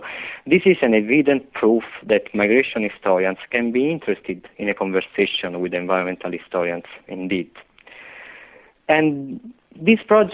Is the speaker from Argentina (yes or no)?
no; Italy; English is a second language; I am from Italy. I believe that my accent will be with me forever.